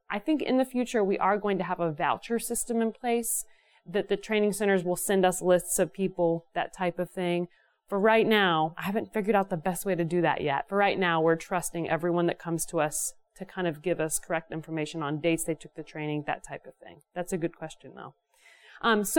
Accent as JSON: {"language": "English", "town": "Louisville", "region": "Kentucky", "country": "United States", "said": "I'm from Louisville, Kentucky, so a lot smaller."}